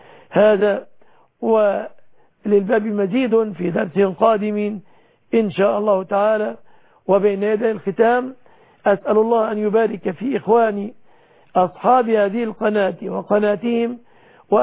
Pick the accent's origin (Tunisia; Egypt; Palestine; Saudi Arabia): Egypt